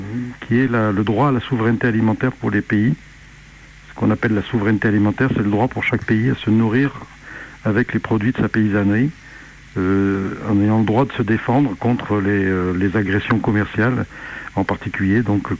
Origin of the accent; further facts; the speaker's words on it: Bourg-en-Bresse, Auvergne-Rhône-Alpes, France; moved away as an adult; now in Larzac, France; Je suis ici depuis 35 ans maintenant. Je suis arrivé pendant la lutte de Larzac pour... Je venais de la journée de la région de Lyon, justement de Bourg-en-Bresse.